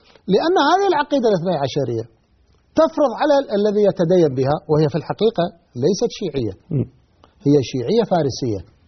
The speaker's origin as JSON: {"language": "Arabic", "country": "Iraq", "said": "عندنا بالعراق"}